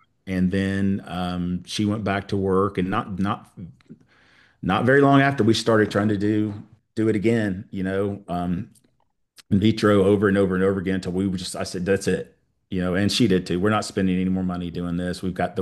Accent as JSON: {"language": "English", "town": "East Cobb", "region": "Georgia", "country": "United States", "tie": "born or raised there", "said": "I grew up in East Cobb, where it was."}